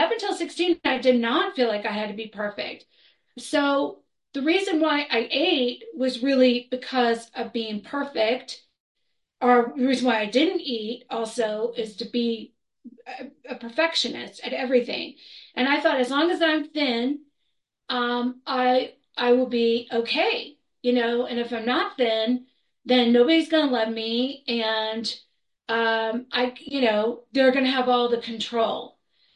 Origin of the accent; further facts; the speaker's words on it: Florida, United States; also born or lived in New York; So I come from the East Coast. I was born in New York, but I grew up in Florida